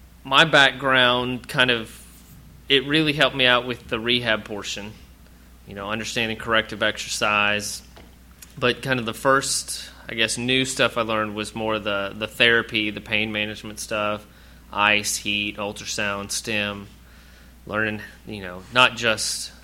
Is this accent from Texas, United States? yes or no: yes; Dallas, Texas, United States; No, I'm from Dallas, and after college, after undergrad, I went to UT in Austin. We moved back, my wife and I moved back up to Dallas